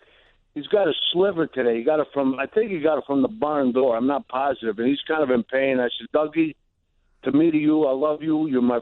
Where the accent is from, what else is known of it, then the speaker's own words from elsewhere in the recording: Philadelphia, Pennsylvania, United States; I'm from Philly. You probably know that right now, right?